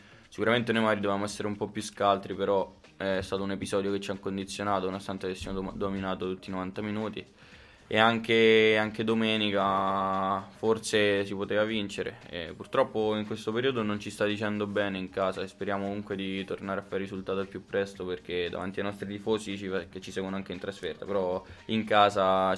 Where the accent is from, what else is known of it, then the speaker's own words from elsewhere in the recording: Albano Laziale, Lazio, Italy; Io sono nato a Roma e sono di Albano Laziale, un paese